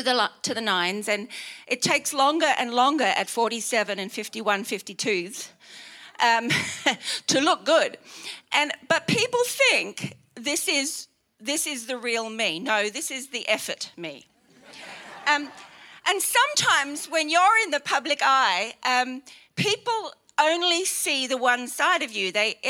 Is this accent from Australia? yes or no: yes; Australia; I'm an Aussie girl who loves the beach.